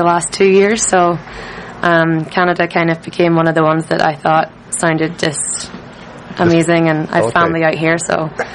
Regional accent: Northern Ireland, United Kingdom; I'm from County Antrim in Northern Ireland.

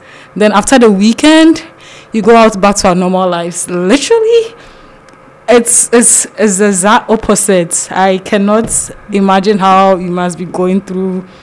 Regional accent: Ghana; All right, so growing up in Ghana, it's just mandatory that everyone has to go to school.

